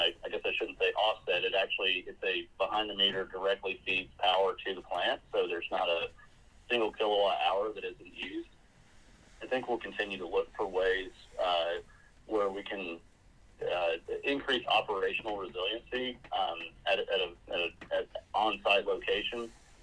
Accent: Houston, Texas, United States; I moved here from Houston, Texas, where I was born and raised, and you know, I used to call it the capital of suburban sprawl.

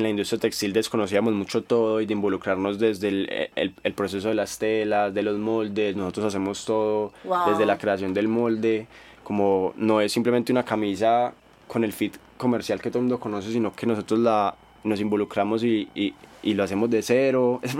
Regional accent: Buga, Valle del Cauca, Colombia; now in Medellín, Colombia; Es la casa en la que yo he vivido todos mis años, pues, antes de mudarme a Medellín

